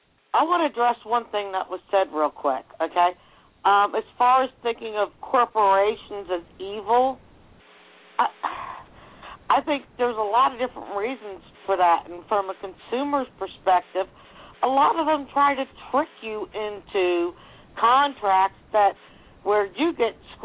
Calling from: Cincinnati, Ohio, United States; Cincinnati.

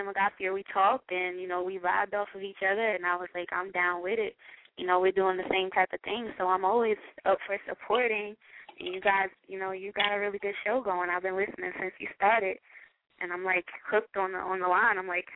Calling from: North Carolina, United States; I'm calling from North Carolina.

